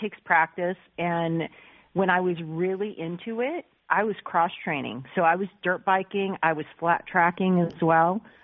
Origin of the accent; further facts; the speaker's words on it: United States; born there; I was born in the States, so my perspective was way different than theirs